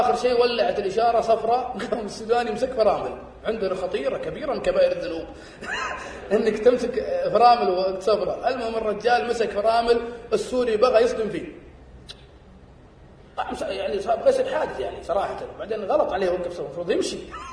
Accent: Saudi Arabia; إحنا السعوديين

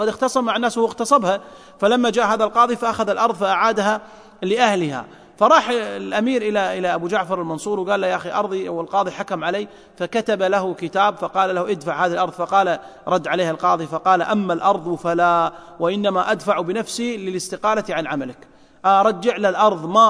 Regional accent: Kuwait; قام بها القلم الجزائي في المحكمة عندنا في الكويت

